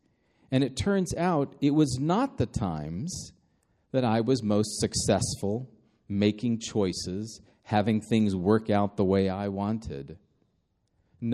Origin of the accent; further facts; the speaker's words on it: United States; Growing up in the United States, we hear about our freedoms, the freedom of speech, the freedom of religion.